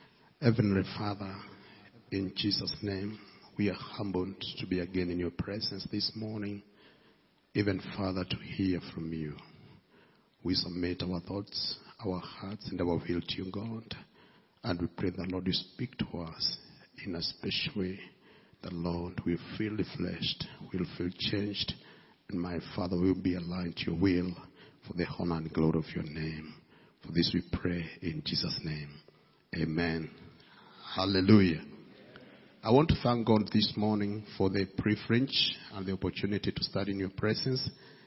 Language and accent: English; Kenya; I come from Kenya